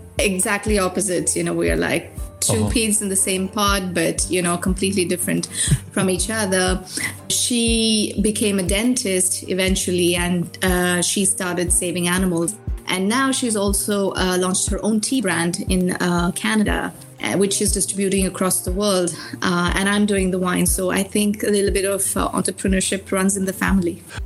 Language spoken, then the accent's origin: English; Bangalore, Karnataka, India; now in France; So I was born in Bangalore in India. It's a very cosmopolitan city. So I was born into a very modest family in Bangalore.